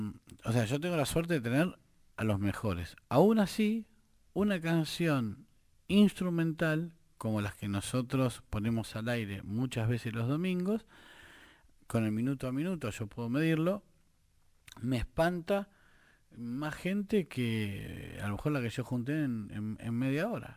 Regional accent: Rosario, Santa Fe, Argentina; yo soy de Rosario.

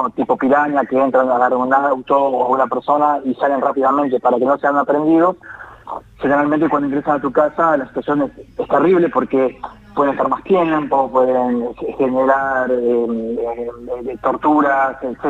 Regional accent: La Plata, Buenos Aires Province, Argentina; vos justo yo soy de La Plata, ¿no?

